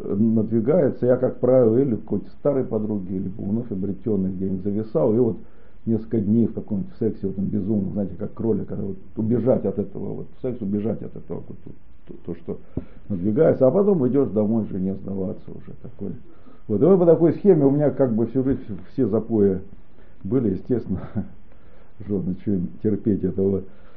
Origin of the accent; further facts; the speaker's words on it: Saint Petersburg, Russia; как бы я питерский, мне снимать уж совсем некомфортно было, да, в этом городе родившись, выросши